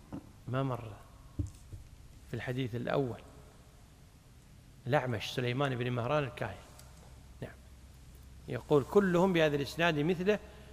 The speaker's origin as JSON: {"language": "Arabic", "country": "Kuwait", "said": "عندنا بالكويت"}